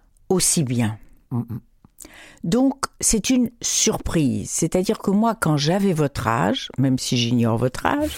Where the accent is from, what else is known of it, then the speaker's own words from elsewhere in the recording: Morocco; parce que quand j'étais enfant au Maroc